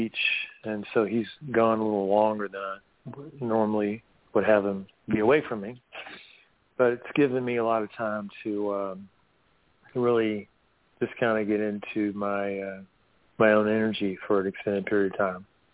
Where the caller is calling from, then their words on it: North Carolina, United States; Stan, I'm in the mountains of North Carolina.